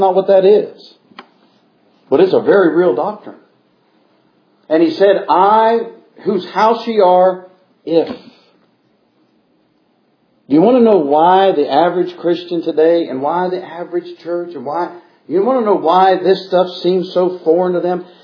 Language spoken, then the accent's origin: English; Missouri, United States; born there; I was born in Missouri, and my mother said, that's the right place for you to be born, the show me state.